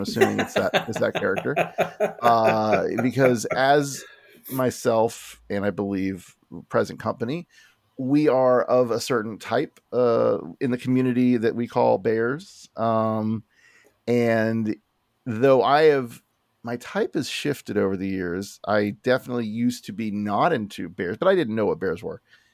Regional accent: Florida, United States; I'm from Florida. So Florida's got its diversity and culture, certainly South Florida, which is actually where I was born and raised.

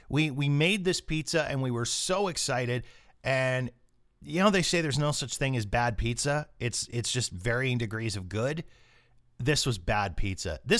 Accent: Canada; as a Canadian

